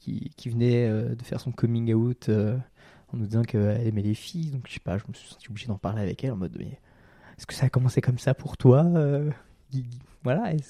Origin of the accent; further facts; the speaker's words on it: Île-de-France, France; je viens de la Cambrousse, je viens d'un petit bled de Seine-et-Marne